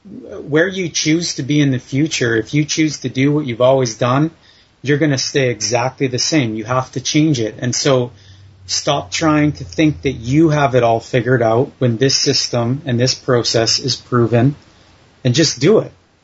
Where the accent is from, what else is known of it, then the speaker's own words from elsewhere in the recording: Mission, British Columbia, Canada; Yeah, Mission, British Columbia.